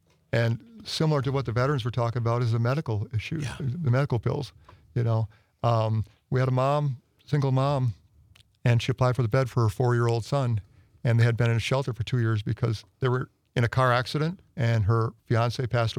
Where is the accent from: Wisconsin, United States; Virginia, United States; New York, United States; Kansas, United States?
Wisconsin, United States; De Pere; I grew up in the DePere area, and in the last 4 years, we've delivered 150 beds there.